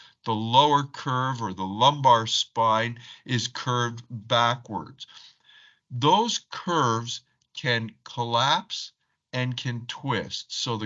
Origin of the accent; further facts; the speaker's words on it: Toronto, Ontario, Canada; So I grew up in Toronto, Canada. We lived in the downtown area